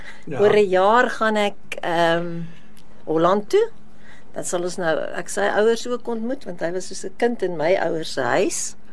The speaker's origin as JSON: {"language": "Afrikaans", "town": "Sasolburg", "region": "Free State", "country": "South Africa", "tie": "born or raised there", "said": "ek is gebore en getoe gewees in Sasolburg. Die tyd toe Sasol begin het."}